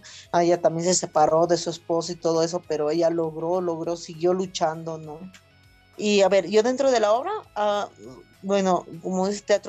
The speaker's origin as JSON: {"language": "Spanish", "region": "Potosí", "country": "Bolivia", "said": "Entonces, yo soy potosina"}